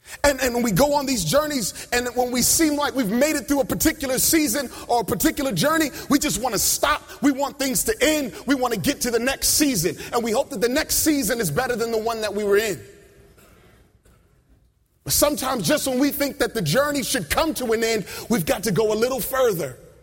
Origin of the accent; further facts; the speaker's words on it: Hampton, Virginia, United States; I grew up down in Hampton, Virginia, where for most of us, I don't know if you've had this experience, but I grew up in a black Pentecostal church